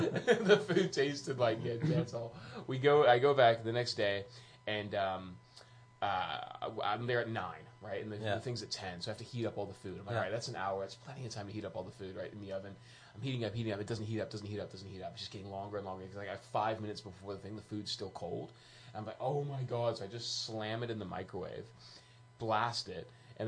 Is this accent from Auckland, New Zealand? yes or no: no; Wellington, New Zealand; now in United States; I grew up there. Yeah, I grew up there. Yeah, yeah. So I'm American, obviously, but my... my parents moved there when I was like 9, and so we just lived there for most of my life.